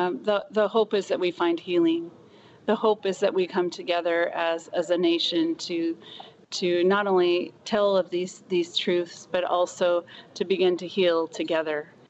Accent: United States; And so for so many of us growing up in the United States, all we wanted to be was the very best self that we could be.

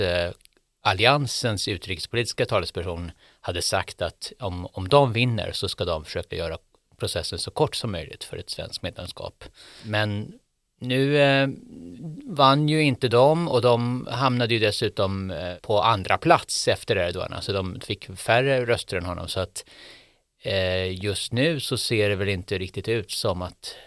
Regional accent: Sweden; jag hade ju väntat mig lite att kanske få reaktioner när jag sa att jag var från Sverige

